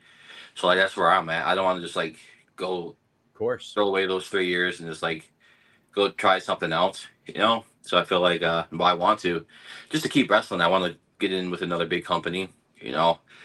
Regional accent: Minnesota, United States; I'm from Minnesota, and, you know, I drove it.

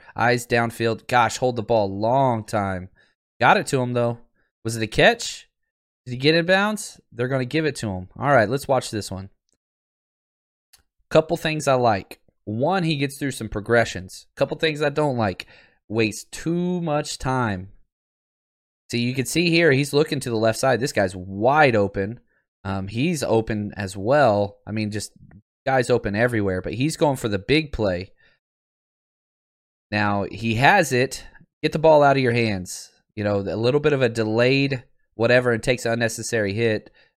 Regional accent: Texas, United States; You know, I grew up in Texas, so we were playing football from as young as I can remember.

